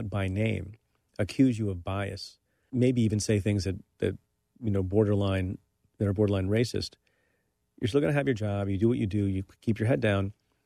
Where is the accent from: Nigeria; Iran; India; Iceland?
India; now in United States; I'm an immigrant from India.